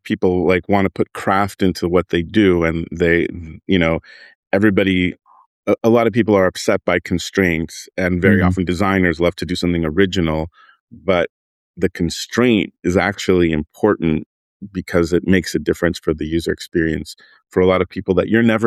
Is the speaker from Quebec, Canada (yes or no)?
yes; Montreal, Quebec, Canada; It was syndicated all through Canada, my hometown, Montreal.